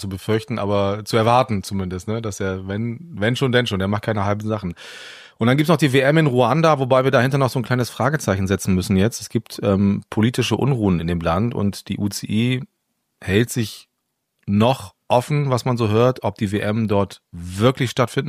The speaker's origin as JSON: {"language": "German", "region": "Bremen", "country": "Germany", "said": "Und ich komme ja nun auch aus dem Norden, aus Bremen zwar, das ist der kleine Bruder von Hamburg"}